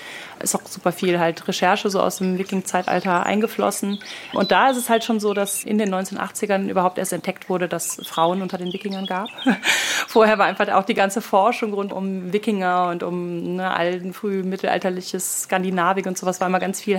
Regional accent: Eifel, Germany; Also ich bin in der Eifel groß geworden

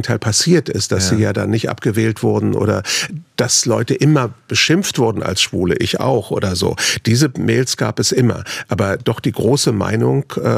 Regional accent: Germany; also born or lived in Riga, Latvia; ich hatte das Glück, dass ich dann Westdeutschland aufgewachsen bin und in eine Zeit in die 60er Jahre, wo ein großer Umbruch war gegen die konventionellen 50er Jahre.

